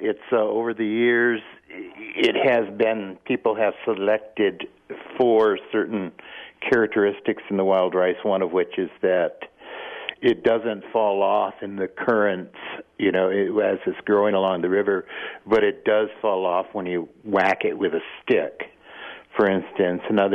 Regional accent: Menominee, Michigan, United States; We're from Menominee, Michigan. Actually, we can identify the spot where our tribe began, where it started

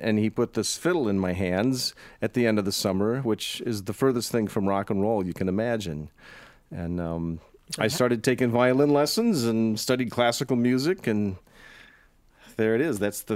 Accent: Rockford, Illinois, United States; I was a third grader in Rockford, Illinois, my hometown

